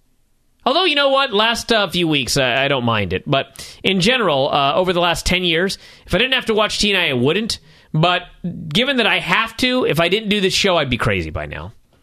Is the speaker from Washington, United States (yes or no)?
yes; Marysville, Washington, United States; I am from Marysville